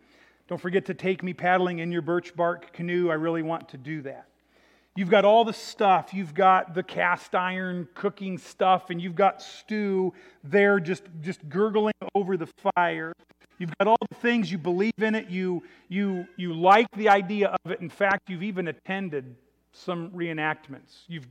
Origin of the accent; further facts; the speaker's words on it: Illinois, United States; I grew up near Peoria, Illinois, and south of Peoria is a place called Fort Crèvecoeur.